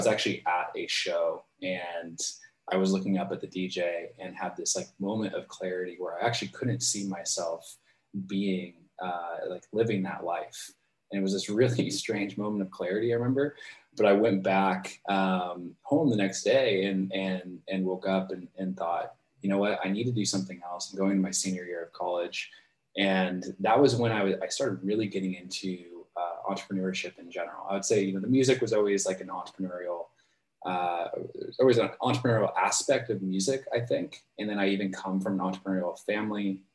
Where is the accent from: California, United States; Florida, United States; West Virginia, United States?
California, United States; San Jose; now in San Diego, United States; So I'm from San Jose originally. That's where I was born. And then, I mean, the big shift in my life really came when I moved down to San Diego.